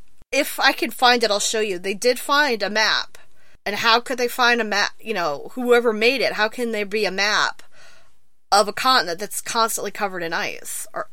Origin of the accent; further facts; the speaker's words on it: Ohio, United States; Which is hilarious, because we're from Ohio